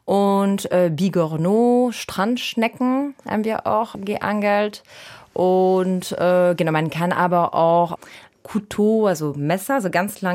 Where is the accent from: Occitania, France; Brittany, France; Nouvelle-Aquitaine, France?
Brittany, France; Morlaix; also born or lived in Carantec; ich bin in Morlaix aufgewachsen und auch in Carantec. Also im Sommer waren wir in Carantec, das ist im Nord Finistère, also an der absoluten Spitze der Bretagne und ganz, ganz nördlich.